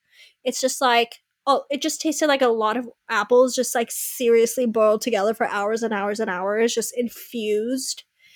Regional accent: Pakistan; moved away as an adult; now in United States; So I was born and raised in Pakistan. I went to high school in Pakistan. I graduated and then I moved here all by myself without my family to start a whole new life.

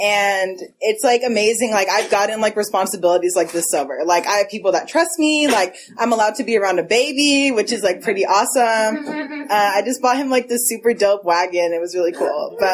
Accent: Oakland, California, United States; And I'm from Oakland. I'm really from the town.

